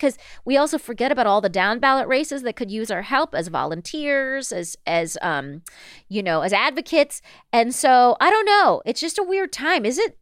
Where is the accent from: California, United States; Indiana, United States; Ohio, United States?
California, United States; Palm Springs; his like you know his little victory speech was in adjacent to my hometown. I grew up in Palm Springs, and he I guess lives in Palm Desert.